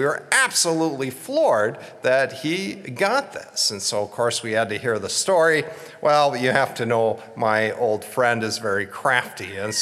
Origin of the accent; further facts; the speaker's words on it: Minneapolis, Minnesota, United States; And of course, growing up in the Twin Cities, all these bands or singers from all over the country would certainly make a stop at the XL Center or the Target Center